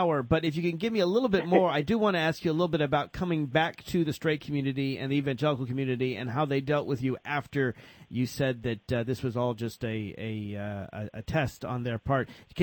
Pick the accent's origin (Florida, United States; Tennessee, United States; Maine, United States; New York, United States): Tennessee, United States; Nashville; When I grew up in Nashville, Tennessee, and I'm game to do this, and I'll do it in Nashville if you want me to.